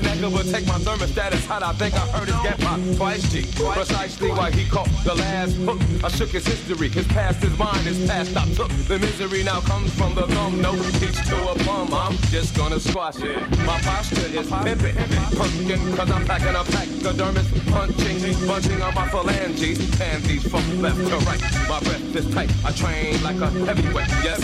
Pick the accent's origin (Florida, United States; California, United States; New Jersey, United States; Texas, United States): California, United States; Oakland; but I'm from Oakland. So I'll just leave it at that.